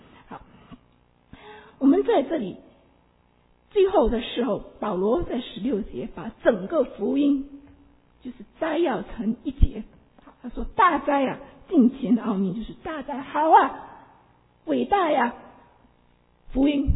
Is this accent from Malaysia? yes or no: yes; Malaysia; 我是一个马来西亚人，华侨，来到这里的时候，大多数这里都是从中国大陆来的